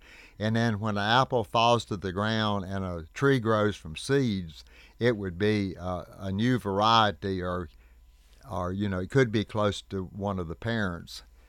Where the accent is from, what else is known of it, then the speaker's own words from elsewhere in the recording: North Carolina, United States; I grew up in Idle County, and that's near the county seat there, Statesville.